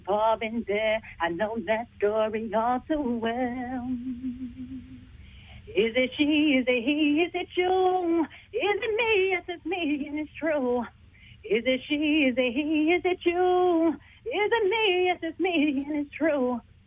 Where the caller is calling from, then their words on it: Compton, California, United States; I'm a singer from Compton.